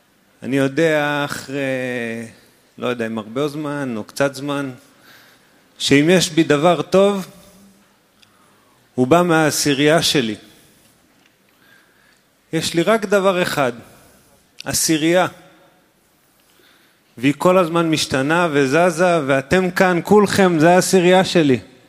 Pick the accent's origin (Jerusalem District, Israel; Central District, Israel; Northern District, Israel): Central District, Israel; Petah Tikva; אני מפתח תקווה.